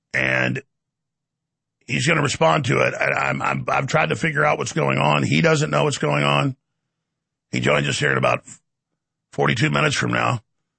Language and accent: English; Sweden; And yeah, well, I'm not from Norway, but I'm from Sweden.